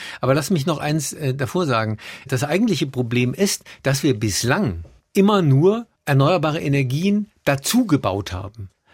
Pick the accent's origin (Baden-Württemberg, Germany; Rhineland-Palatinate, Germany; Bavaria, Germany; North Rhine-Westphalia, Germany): Rhineland-Palatinate, Germany; Das ist in Rheinland-Pfalz, wo ich herkomme, ganz anders.